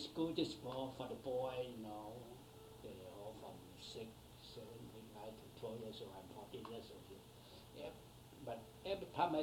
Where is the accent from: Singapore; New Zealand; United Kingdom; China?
China; English is a second language; I come from China, I'm 14 years old.